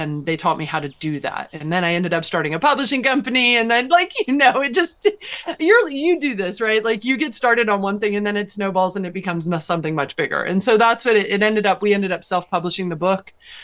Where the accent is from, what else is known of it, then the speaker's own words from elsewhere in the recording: Midwest, United States; now in Arizona, United States; So I didn't grow up in Arizona. And when I was growing up in the Midwest